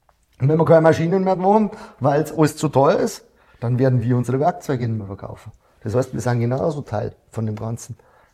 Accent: Bavaria, Germany; ich komme aus Niederbayern

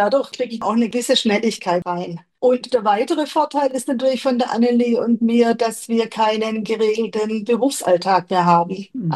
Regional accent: Bavaria, Germany; Wir sind ja ungefähr gleich alt. Wir kommen aus Landsberg bzw. aus Landshut.

